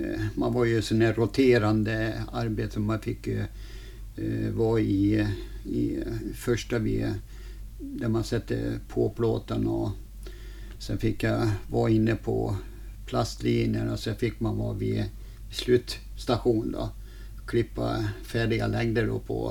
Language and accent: Swedish; Borlänge, Dalarna County, Sweden; also born or lived in Nynäshamn / Kristinehamn; Men man kan ju säga att jag har bott i Borlänge sedan jag var 1,5 år. Man kan ju säga att man är från Dalarna då.